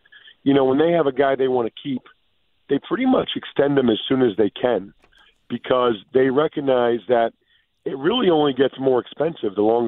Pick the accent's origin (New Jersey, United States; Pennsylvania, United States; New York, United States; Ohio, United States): Pennsylvania, United States; I mean, I grew up outside of Philadelphia.